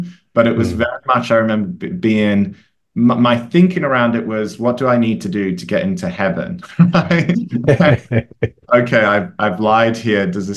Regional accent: Western Australia, Australia; born there; also born or lived in United Kingdom; So although I was born in Western Australia, like you, Jared, my mom is British, as you know. And so for a number of years, for a number of family reasons, in the 90s, we actually returned to the UK

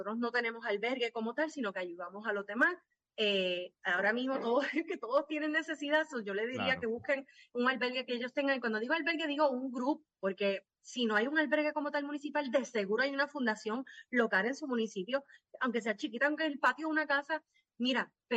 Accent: Puerto Rico; Nosotros somos sato. Nosotros somos la combinación de tres razas. O sea que orgullosamente soy una sata puertorriqueña.

